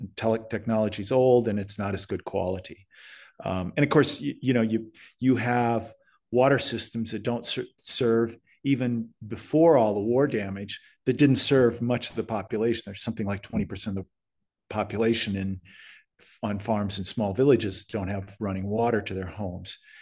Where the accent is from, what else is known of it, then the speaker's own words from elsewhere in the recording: United States; it's a very unique atmosphere as an American to go into at the present time.